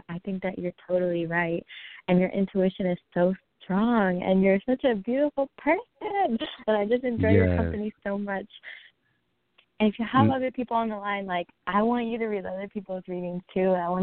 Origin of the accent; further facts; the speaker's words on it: Virginia, United States; I'm in the Valley. I'm in Central California, but I'm from the Virginia, D.C. area.